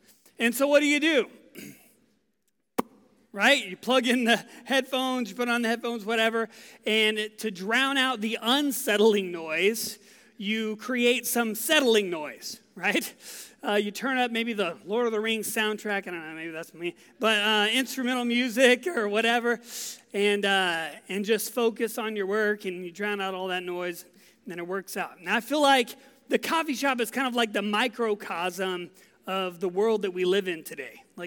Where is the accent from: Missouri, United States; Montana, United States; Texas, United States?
Texas, United States; I grew up in West Texas. You would think I would like the warm weather. I'm used to it.